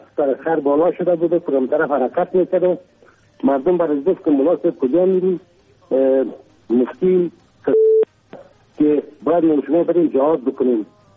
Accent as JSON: {"language": "Persian", "region": "Kabul", "country": "Afghanistan", "said": "، اصلا از کابل هستم."}